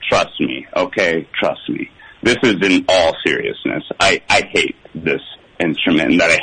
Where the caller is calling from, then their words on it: Rockville, Maryland, United States; I'm calling from Rockville, Maryland.